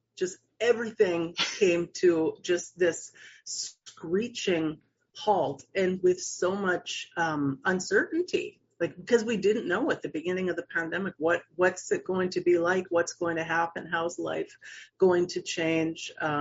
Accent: Canada; I'm Canadian. I live in British Columbia.

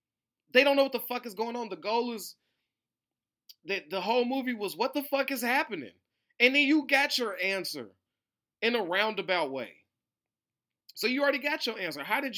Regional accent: Chicago, Illinois, United States; I'm crossing this fucking street. I'm from Chicago.

